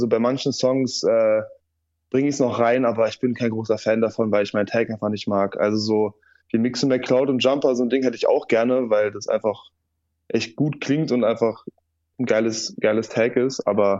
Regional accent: Berlin, Germany; Ich bin ja auch gebürtiger Berliner

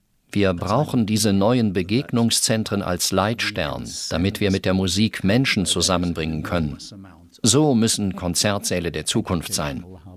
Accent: Liverpool, North West England, United Kingdom; German is a second language; now in London, United Kingdom; Bin ich jetzt etwa kein Immigrant in London? Wer weiß. Ich komme ja aus Liverpool. Da funktioniert das Leben wie in einem anderen Sonnensystem als im Süden Englands.

